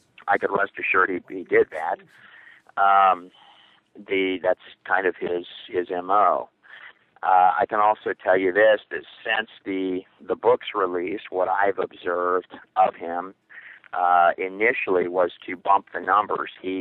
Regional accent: Houston, Texas, United States; Okay, when I grew up in Houston, Texas, and Jason was my best friend as far back as I can remember.

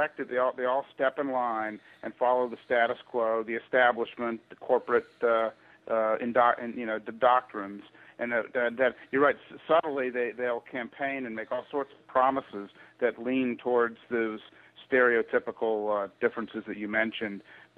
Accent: Ohio, United States; now in Oklahoma, United States; My dad was a Kentucky boy, and I grew up in Ohio. I'm out here in Oklahoma now

